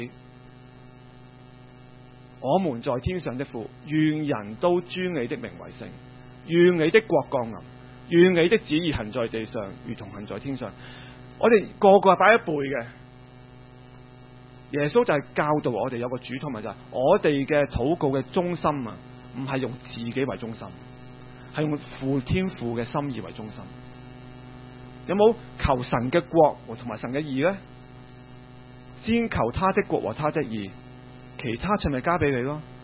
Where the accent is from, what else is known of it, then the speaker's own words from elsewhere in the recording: Hong Kong; 我係香港人嚟嘅